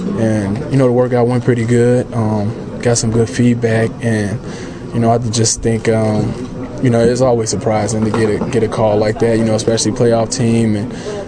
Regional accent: Chicago, Illinois, United States; I'm from Chicago.

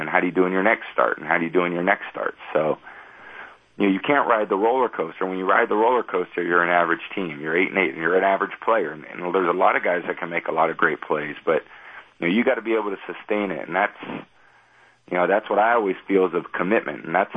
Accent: California, United States; You know, growing up in the Bay Area, and they got a great appreciation for baseball too.

